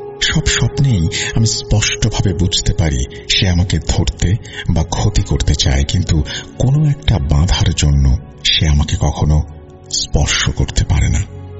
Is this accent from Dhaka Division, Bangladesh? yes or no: no; Barisal, Barisal Division, Bangladesh; also born or lived in village in Bangladesh; আমার বয়স চার বছর থাকাকালীন আমার মা আমাদের গ্রামের বাড়ি ছেড়ে আমাদের নানু বাড়ি বরিশাল শহরে চলে আসেন। এর অন্যতম কারণ ছিল গ্রামে ঠিকমতো স্কুল বা পড়াশোনার উন্নত ব্যবস্থা না থাকা।